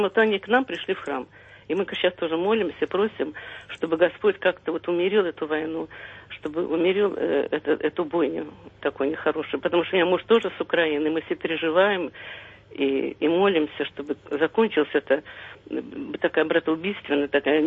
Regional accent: Gomel, Gomel Region, Belarus; Я сама вот родом из Гомеля

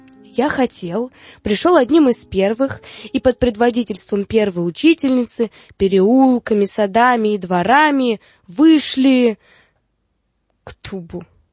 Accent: Moscow, Russia; born there; Я родилась в Москве, да?

